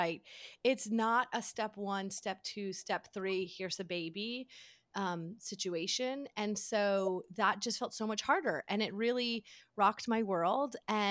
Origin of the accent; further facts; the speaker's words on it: Connecticut, United States; Well, so it's funny because I grew up in Connecticut. And so everybody in my town actually then moves to New York City and works in New York City.